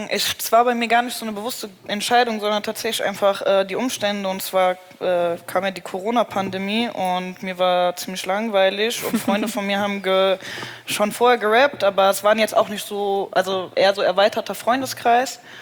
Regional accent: Frankfurt, Hesse, Germany; ich bin in Gallus aufgewachsen

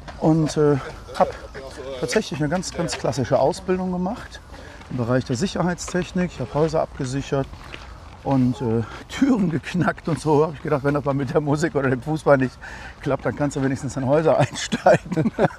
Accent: Leverkusen, North Rhine-Westphalia, Germany; born there; Geboren bin ich in Leverkusen tatsächlich.

